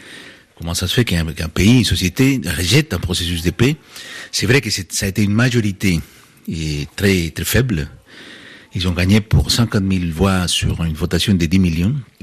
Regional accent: Bogotá, Colombia; moved away as an adult; Moi-même, je suis de Bogota. Je suis parti quand j'avais 19 ans en Europe. J'ai vécu pendant 30 ans après.

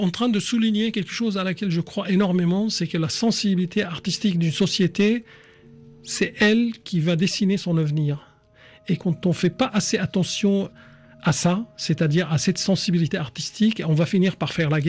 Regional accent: Aleppo, Aleppo Governorate, Syria; now in Paris, France; J'ai eu de la chance de vivre dans deux villes très belles qui sont Alep et Paris.

